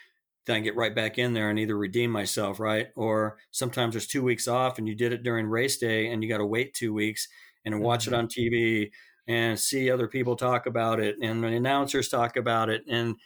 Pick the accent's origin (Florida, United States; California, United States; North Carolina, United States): California, United States; San Luis Obispo; my hometown is San Luis Obispo, and I get all these messages from guys I grew up